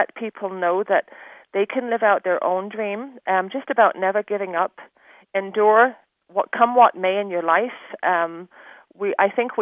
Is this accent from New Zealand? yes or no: no; Ireland; now in United States; It's just who we are as an Irish people, Celtic people.